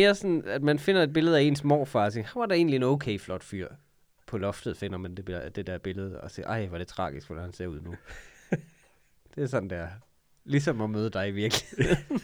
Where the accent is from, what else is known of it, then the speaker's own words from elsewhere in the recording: North Denmark Region, Denmark; der hvor jeg voksede op i Nordvestjylland. Altså